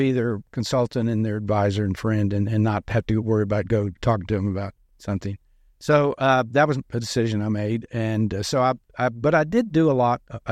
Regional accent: Abilene, Texas, United States; I'm from Abilene and had an office in Abilene, and one of the most conservative cities in Texas.

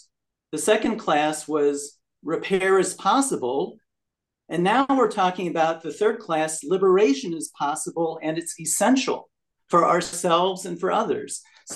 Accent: St. Louis, Missouri, United States; when I think of my growing up in St. Louis with Rabbi Jerome Grolman in the 60s, and I was a little kid

